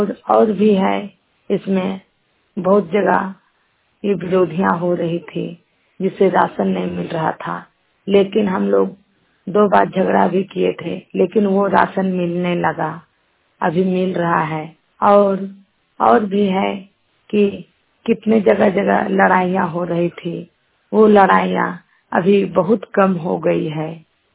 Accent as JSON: {"language": "Hindi", "town": "Pakariya", "region": "Jharkhand", "country": "India", "said": "मेरा गांव है पकरिया, थाना है चतरा, जिला है चतरा और प्रखंड ये पंचायत है डारहा।"}